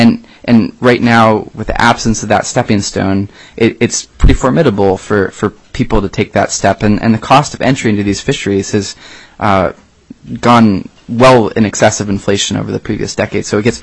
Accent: Alaska, United States; growing up in Southeast, I'm just happen to be familiar with the fisheries of Southeast

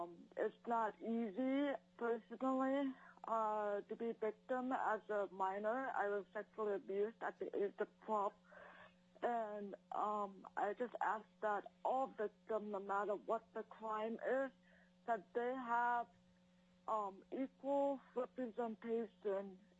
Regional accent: Juneau, Alaska, United States; I'm from Juneau, Alaska, and I am in full support of this bill.

